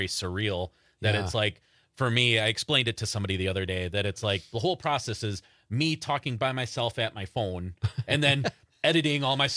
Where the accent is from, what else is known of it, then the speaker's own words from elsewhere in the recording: Wisconsin, United States; I always like to say growing up in Wisconsin, a lot of people seemed very eager to leave Wisconsin